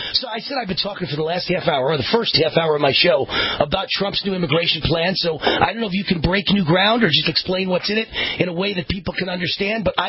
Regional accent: New York City, New York, United States; now in Las Vegas, United States; in New York, where I come from, originally, I live in Vegas now, but I come from New York City and the New York metropolitan area

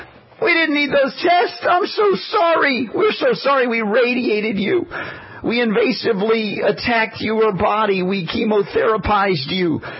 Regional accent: United States; as a young man growing up in America, growing up and having a religion, that of my birth being Judaism

